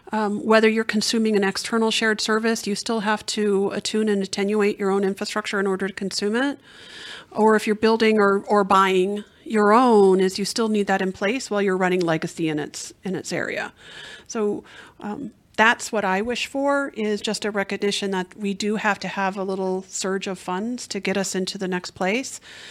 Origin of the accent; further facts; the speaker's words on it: Wisconsin, United States; An old-fashioned bar, because I'm from Wisconsin, so we talk about that.